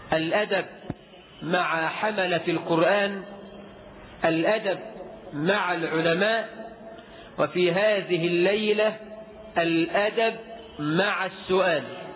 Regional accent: Egypt; بلدنا مصر

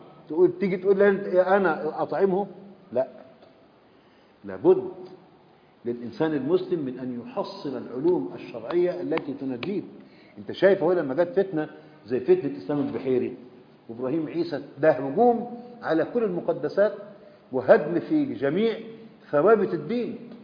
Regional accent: Egypt; من عجب عندنا في مصر

